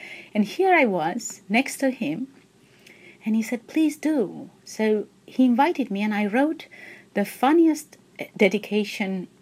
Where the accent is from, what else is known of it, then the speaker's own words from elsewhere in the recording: Romania; I come from Romania. I come from a communist country.